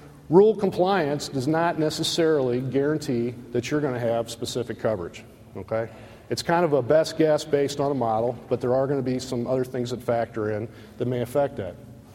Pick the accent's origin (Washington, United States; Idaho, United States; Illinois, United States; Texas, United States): Illinois, United States; Peoria; now in Canton, United States; As you know, I'm from the Peoria area. I've moved to Canton, Illinois, which is about 30 miles southwest of Peoria.